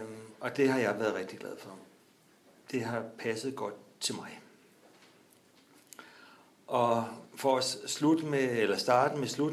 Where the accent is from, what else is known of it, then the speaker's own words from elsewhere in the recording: Lyngby, Capital Region of Denmark, Denmark; Jeg er født og opvokset i Lyngby, nord for København.